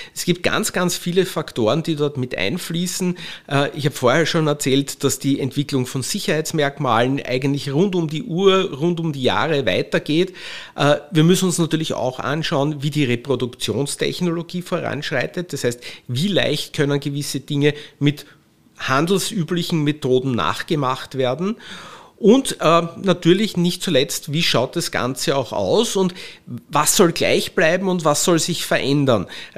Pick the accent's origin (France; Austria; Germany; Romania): Austria; als Österreicher